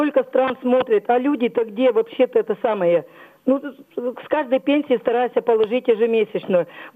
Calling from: Kostroma, Kostroma Oblast, Russia; also born or lived in Ural; я звоню из Костромы, хотя на Урале прожила 41 год.

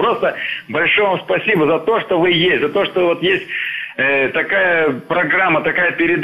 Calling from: Kazakhstan; Дозвонился я к вам из Казахстана. Далеко живу от церкви, далеко в Казахстане живу.

